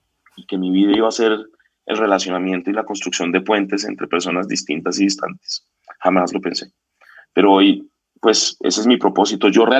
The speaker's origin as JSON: {"language": "Spanish", "region": "Bogotá", "country": "Colombia", "said": "eran unos chinos jóvenes de Bogotá. Nos lanzamos y salimos elegidos. Yo salí elegido a edil de Suba."}